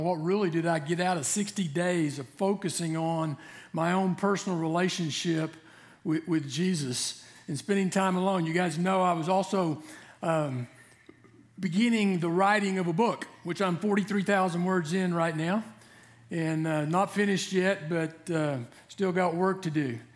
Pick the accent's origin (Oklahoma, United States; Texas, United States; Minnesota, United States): Oklahoma, United States; Jenks; I grew up in Jinx, Oklahoma. Was there from like the age 5 to 18 until I left for college.